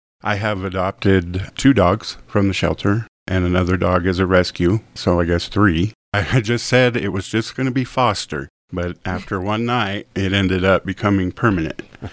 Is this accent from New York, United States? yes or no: no; Saguache, Colorado, United States; also born or lived in Dallas; I am originally from Sawatch.